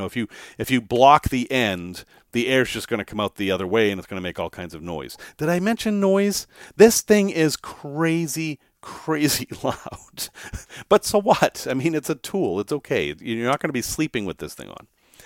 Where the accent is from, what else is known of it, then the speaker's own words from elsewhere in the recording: United States; because I'm American and I can't give you actual measurements.